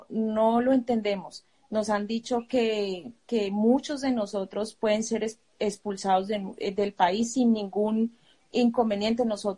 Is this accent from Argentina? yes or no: no; Colombia; now in Denmark; Soy ciudadana colombiana.